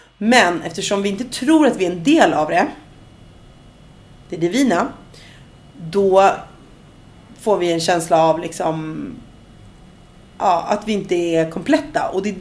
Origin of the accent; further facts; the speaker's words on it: Sweden; Jag är svensk och jag har latinamerikansk påbrå